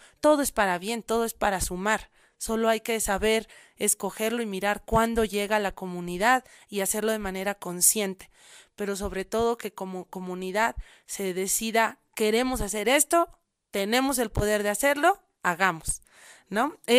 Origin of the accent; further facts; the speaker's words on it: Mexico; vivo en Tequisquiac, ese es un pueblito en México. Soy originaria de este mundo del Anáhuac, pero también digo que soy hija de la Pachamama.